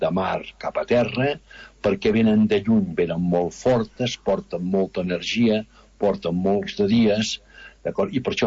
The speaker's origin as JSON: {"language": "Catalan", "town": "Arenys de Mar", "region": "Catalonia", "country": "Spain", "said": "soc d'Arenys i creiem que des del port d'Arenys"}